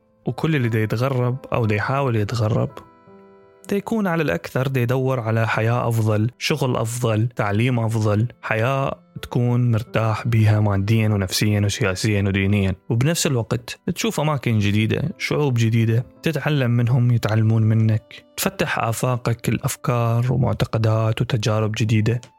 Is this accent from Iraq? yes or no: yes; Iraq; أعتقد كوني شخص عراقي مولود مغترب كان هذا مصير معظم الناس اللي عرفتهم بأول حياتي